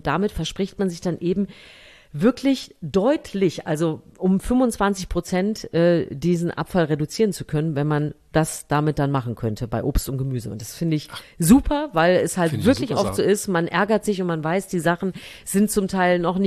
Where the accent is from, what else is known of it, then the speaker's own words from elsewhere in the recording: Thuringia, Germany; ich bin ja in Thüringen erstmal aufgewachsen